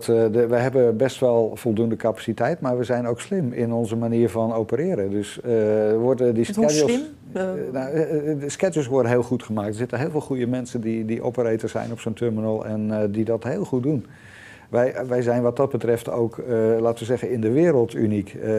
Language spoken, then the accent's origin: Dutch; Netherlands; Maar het lost ze op, we zijn ook Nederlanders.